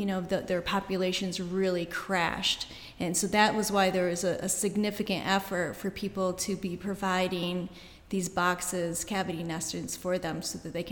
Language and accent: English; New York, United States; now in Tennessee, United States; So where I grew up in the Adirondacks, they were only there for just a couple of months